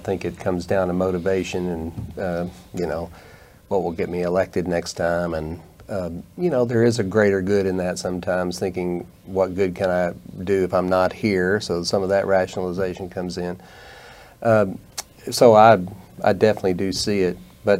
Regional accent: the South, United States; I mean, people have noticed I'm from the South on this panel, but I was raised in the gun culture, the hunting culture

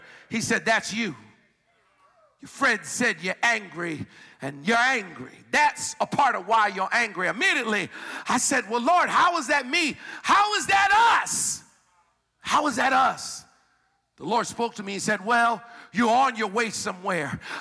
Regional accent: Philadelphia, Pennsylvania, United States; born there; I was born in Philadelphia.

